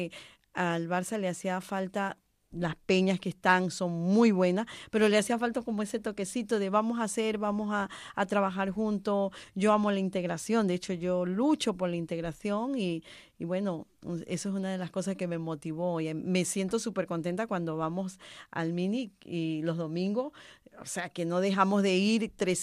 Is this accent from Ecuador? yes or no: yes; Ecuador; now in Spain; Nosotros como ecuatorianos aquí en Cataluña somos 120.000 personas registradas en el consulado